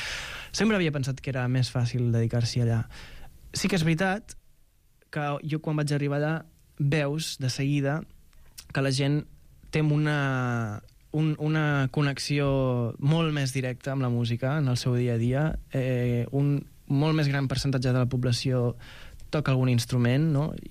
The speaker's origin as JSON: {"language": "Catalan", "town": "Igualada", "region": "Catalonia", "country": "Spain", "said": "El presentem allà, que jo sóc d'Igualada i ara estic vivint"}